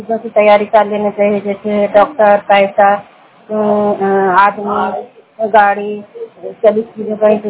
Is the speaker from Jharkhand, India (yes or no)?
no; Vishnupur, Bihar, India; मैं विष्णुपुर ग्राम संघ पंचायत नालंदा जिला नगलोसा प्रखंड के निवासी हूँ।